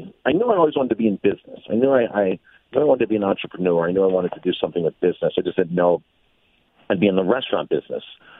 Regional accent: Ellenville, New York, United States; I grew up in Ellenville. My family moved here when I was 9.

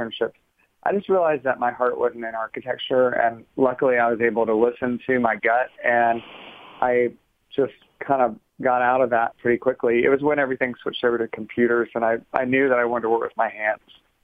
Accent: Savannah, Georgia, United States; now in Atlanta, United States; I actually studied architecture at Georgia Tech here in Atlanta. I grew up in Savannah, Georgia, and moved here to go to college.

